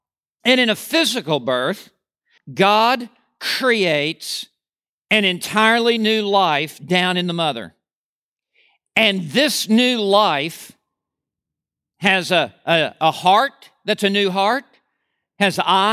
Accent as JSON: {"language": "English", "town": "Oklahoma City", "region": "Oklahoma", "country": "United States", "tie": "born there", "said": "I was born in Oklahoma City, Oklahoma. I was born at St. Anthony's Hospital."}